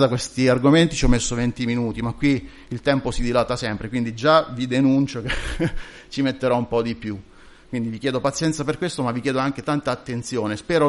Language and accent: Italian; Apulia, Italy; sono tornato, dopo credo più di 20 anni in questo periodo dell'anno, nel mio paese di origine, in Puglia appunto